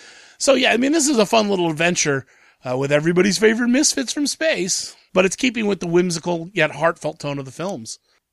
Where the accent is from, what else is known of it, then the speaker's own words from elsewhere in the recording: Ohio, United States; I'm from Ohio, and I go to Kings Island, which is a big amusement park down near Cincinnati.